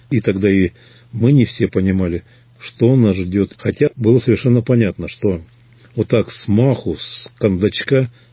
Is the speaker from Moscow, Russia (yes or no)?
no; Irkutsk, Irkutsk Oblast, Russia; Приезжать в наш родной город, в мой родной город. Всегда приятно, всегда.